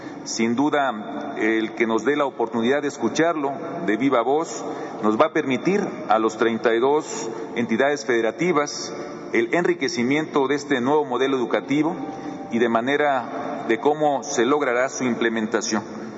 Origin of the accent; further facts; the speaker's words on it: Oaxaca, Mexico; Como oaxaqueño me da mucho gusto